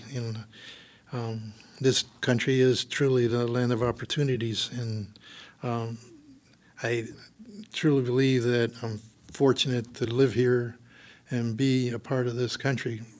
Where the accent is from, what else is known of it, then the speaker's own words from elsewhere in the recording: Duluth, Minnesota, United States; Growing up in Duluth